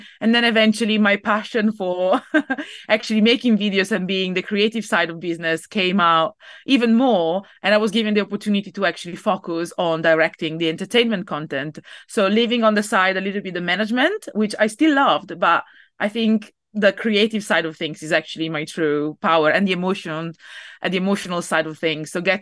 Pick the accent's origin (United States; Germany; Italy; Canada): Italy; I think it's because I'm from Italy